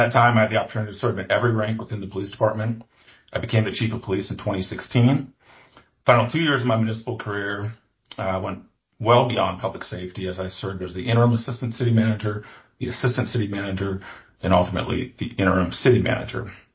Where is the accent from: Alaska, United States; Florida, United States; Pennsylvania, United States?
Alaska, United States; Fairbanks; I was born and raised in Fairbanks. Except for my college years, I've spent my life living and working in Alaska communities.